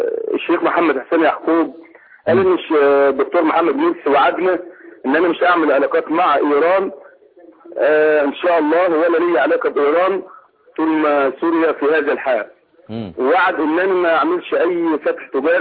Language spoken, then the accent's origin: Arabic; Beni Suef, Beni Suef Governorate, Egypt; من بني سويف.